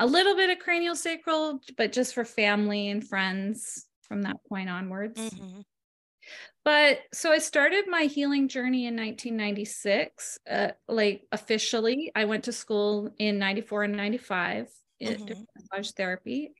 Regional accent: Ontario, Canada; also born or lived in Montreal; now in Salt Spring Island, Canada; Basically I live on Salt Spring Island, on the west coast of British Columbia. I grew up in Ontario. I was born in Montreal.

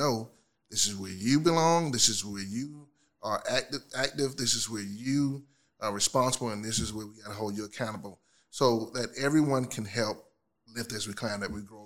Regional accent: Belvedere, United States; I grew up in Belvedere, and I grew up and went down to that neighborhood park and played all day.

